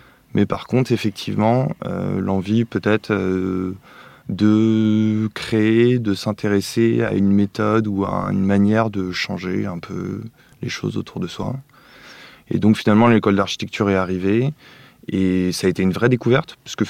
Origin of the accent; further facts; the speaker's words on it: Paris, Île-de-France, France; Plus personnellement, moi, j'ai grandi plutôt à Paris, d'un père designer et d'une mère psychologue.